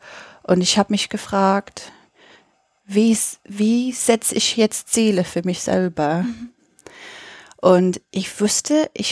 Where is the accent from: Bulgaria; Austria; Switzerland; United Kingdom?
United Kingdom; So, ich bin Britin, ich bin 39 und ich lebe zwei Parallelleben.